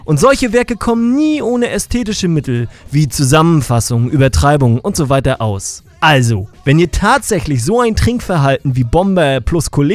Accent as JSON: {"language": "German", "region": "Northern Germany", "country": "Germany", "said": "als Norddeutsche, Werner Sozialisierte"}